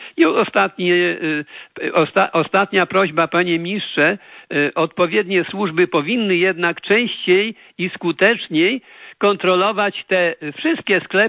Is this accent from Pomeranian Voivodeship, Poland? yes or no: no; Mońki, Podlaskie Voivodeship, Poland; ja akurat jestem z Moniek.